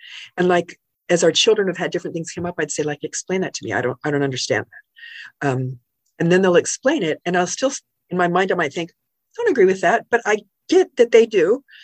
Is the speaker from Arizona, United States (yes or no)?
yes; Arizona, United States; So I grew up in Arizona where there's a lot of Latter-day Saints